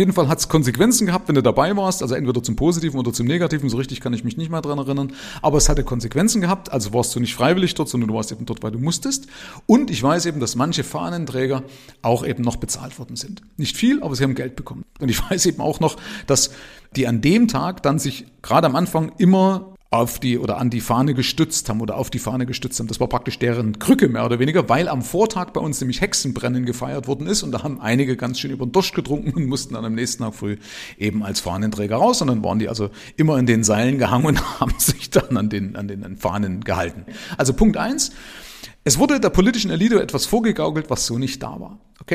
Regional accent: Germany; Ich bin ja in der DDR aufgewachsen, also zur Zeit der Wende 1989 war ich 19.

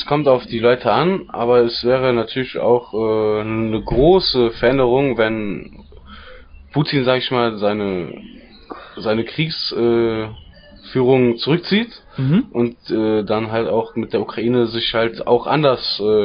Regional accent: Eschweiler, North Rhine-Westphalia, Germany; Ich komme aus Eschweiler.

